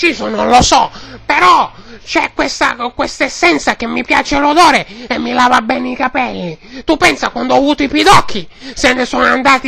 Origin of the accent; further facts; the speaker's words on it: Bologna, Emilia-Romagna, Italy; born there; Ma è anche la mia città natale